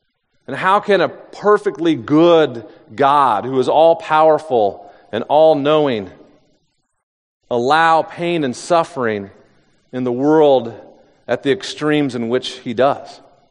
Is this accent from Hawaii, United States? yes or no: no; Indianapolis, Indiana, United States; in fact, I'm a city boy. I'm born and raised in Indianapolis.